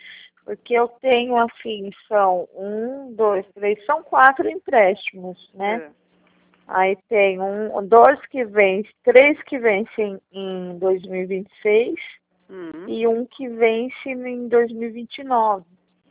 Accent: Cotia, São Paulo, Brazil; Eu sou de Cotia.

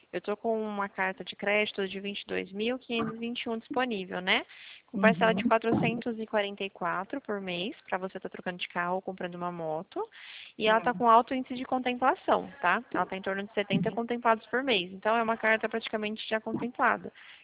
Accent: Ibaté, São Paulo, Brazil; Eu sou de Baté, eu trabalho aqui em São Carlos, mas eu sou de Baté também.

